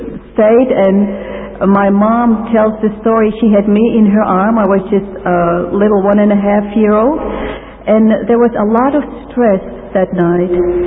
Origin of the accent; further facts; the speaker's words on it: Ukraine; born there; English is a second language; I was born in Ukraine, in Russia, in a part of Russia. Now it's Ukraine, it's independent now.